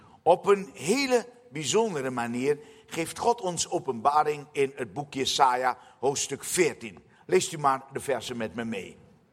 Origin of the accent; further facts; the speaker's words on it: Suriname; Ik kom zelf uit Suriname, dat heb ik u vanmorgen ook al gezegd.